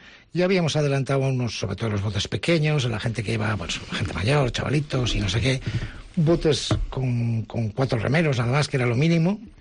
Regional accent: San Vicente de la Barquera, Cantabria, Spain; Yo de joven en mi pueblo, en San Vicente de la Barquera, tenía un bote mi padre y he remado

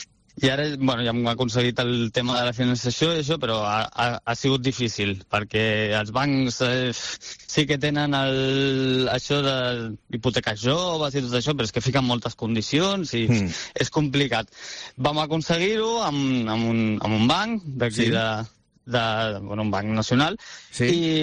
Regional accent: Calafell, Catalonia, Spain; Doncs nosaltres som de Calafell de tota la vida

